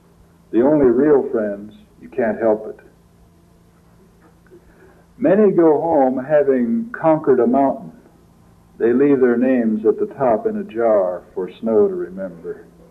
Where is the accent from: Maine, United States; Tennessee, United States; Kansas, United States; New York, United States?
Kansas, United States; I thought, well, this is better than home. I came from Kansas.